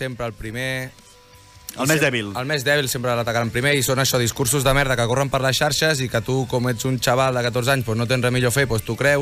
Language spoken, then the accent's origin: Catalan; Rubí, Catalonia, Spain; som de Rubí, vale. Rubí té 80.000 habitants.